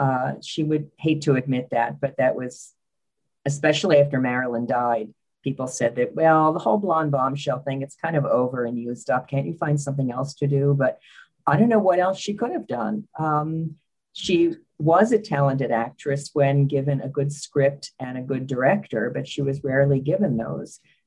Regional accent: Bryn Mawr, Pennsylvania, United States; She's from my hometown, Bryn Mawr, Pennsylvania.

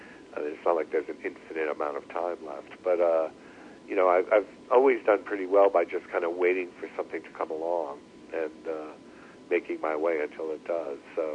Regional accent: New York City, New York, United States; I mean, I am a New Yorker. I mean, I grew up here. I'm living here now. I mean, I lived away for 10 years.

